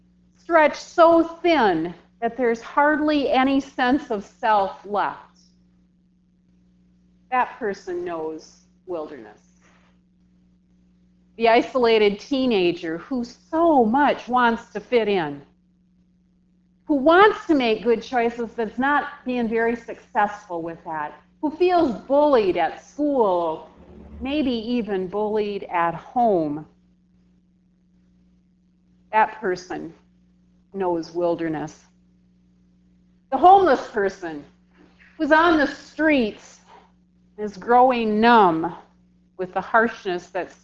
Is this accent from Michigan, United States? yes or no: no; South Dakota, United States; I'm from South Dakota, and when I hear the word driven, or driver, I think less about chauffeurs and limousines and more about cowboys and cattle prods.